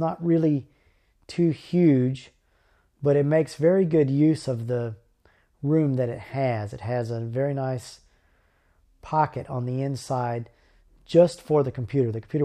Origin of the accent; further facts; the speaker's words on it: College Station, Texas, United States; And again … from College Station, Texas.